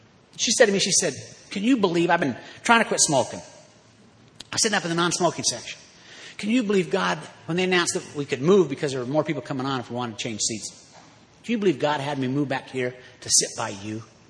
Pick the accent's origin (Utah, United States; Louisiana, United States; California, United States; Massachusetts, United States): Utah, United States; Orem; I said, well, I grew up in Orem, Utah.